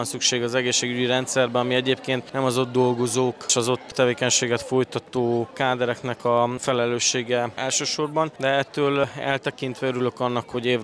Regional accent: Târgu Mureș, Mureș County, Romania; Örömmel tölt el engem Marosvásárhelyiként

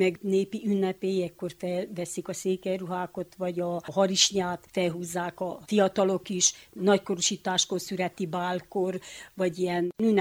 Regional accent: Kápolnás, Romania; also born or lived in Bucharest / Satu Mare; Itt értem a gyerekkoromat, itt is születtem, és itt nőttem fel.

